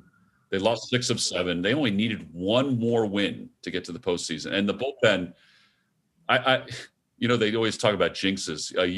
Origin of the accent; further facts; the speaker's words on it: New Jersey, United States; because of where I grew up in Jersey